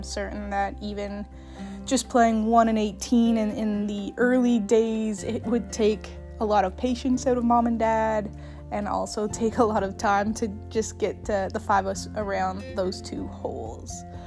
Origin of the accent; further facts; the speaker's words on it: Canada; So, being Canadian